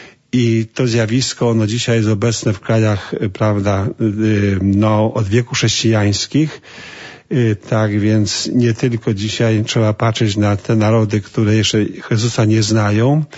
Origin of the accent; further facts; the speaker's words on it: Hucisko, Subcarpathian Voivodeship, Poland; ja pochodzę z diecezji archidiecezji przemyskiej, więc także przy okazji pozdrawiam moją rodzinną miejscowość Hucisko, parafię Leżańsk, to jest też parafia Maryjna.